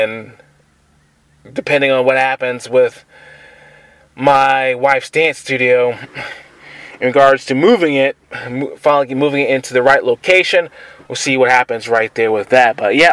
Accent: the South, United States; So I'm from the South, so I'm used to it.

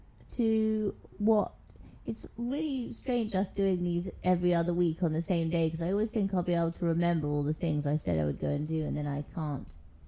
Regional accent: England, United Kingdom; I'm English, and when I go to the theatre, I only like to see.

